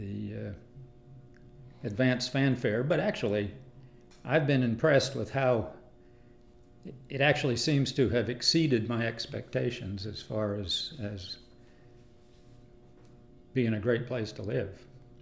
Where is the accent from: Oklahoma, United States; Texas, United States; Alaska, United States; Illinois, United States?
Oklahoma, United States; Stillwater; also born or lived in Nebraska / West Lafayette, Indiana; I was born in Nebraska, moved to Indiana, West Lafayette, Purdue University, where my dad had a job when I was four. And then to start the fourth grade, he had another move that brought us to Stillwater.